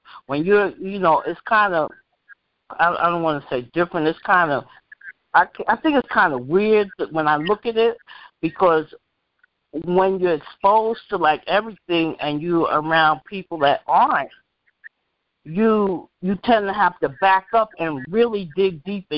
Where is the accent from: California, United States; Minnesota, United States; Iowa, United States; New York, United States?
New York, United States; Bronx; and I'm a New Yorker. I'm from the Bronx, and we were shipped out to Queens.